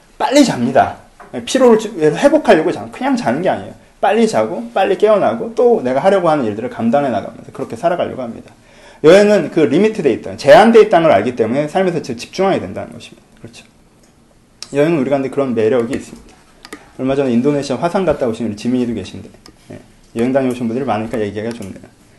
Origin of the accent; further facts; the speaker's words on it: South Korea; moved away; 나는 한국 사람으로서, 한국 문화로서, 한국 가치로서 갖고 있는 기준이 있는데